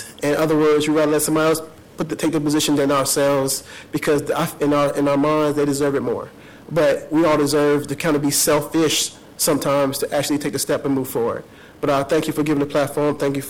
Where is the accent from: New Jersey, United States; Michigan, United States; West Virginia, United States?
West Virginia, United States; I was Irish from West Virginia, and we share a lot of different similarities. We both grew up poor.